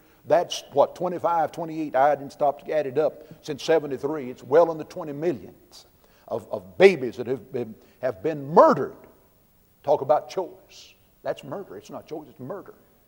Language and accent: English; Soddy, Tennessee, United States; I was captain of the high school football team down at my hometown, Soddy, Tennessee.